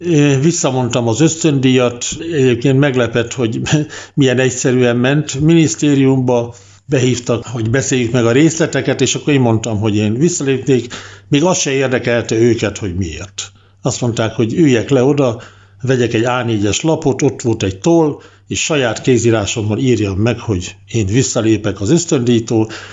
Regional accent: Karcag, Jász-Nagykun-Szolnok, Hungary; 1957. október 23-án születtem Karcagon. Karcag egy Szolnok megyei kisváros, vagyis hát akkor annyira inkább középvárosnak mondanám.

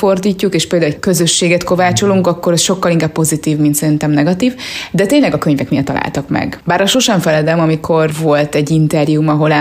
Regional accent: Kiskunhalas, Bács-Kiskun, Hungary; Szerintem én ugyanaz a kiskunhalasi lány vagyok

